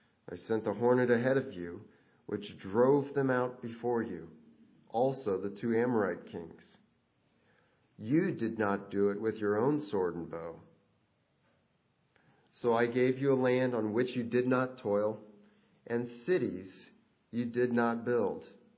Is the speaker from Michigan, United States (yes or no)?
no; Rochester, New York, United States; I was born in Rochester, New York, at Snow Country up there. It's just off of Lake Ontario. And grew up